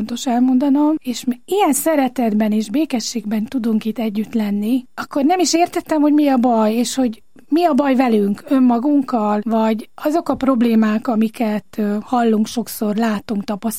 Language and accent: Hungarian; Tápióbicske, Pest, Hungary; Tápióbicskén nőttem föl, egy kis cigánytelepen